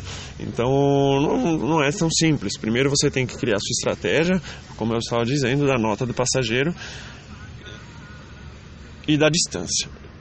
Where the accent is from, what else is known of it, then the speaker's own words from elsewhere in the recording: Rio Claro, São Paulo, Brazil; mas eu sou da cidade aqui de Rio Claro, São Paulo, né?